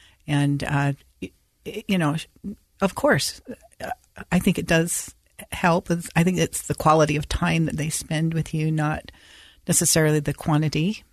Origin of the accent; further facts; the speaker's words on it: Holladay, Utah, United States; I grew up in Holiday, but I loved to play baseball.